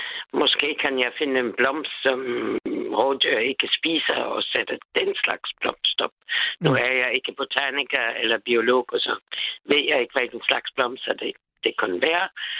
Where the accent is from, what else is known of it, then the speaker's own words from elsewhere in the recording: Germany; Danish is a second language; now in Denmark; Jeg kommer jo selv fra Tyskland